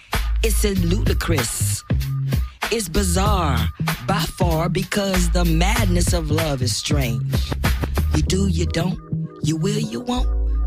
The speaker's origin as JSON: {"language": "English", "town": "New Rochelle", "region": "New York", "country": "United States", "moved": "as an adult", "lives_now": "California, United States", "said": "Formerly, we're from the East Coast."}